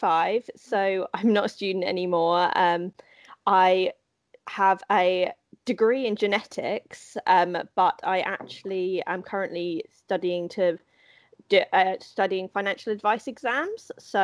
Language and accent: English; East of England, United Kingdom; So I'm from Hertfordshire in the UK, so it's just north of London. I was born here and I live here currently.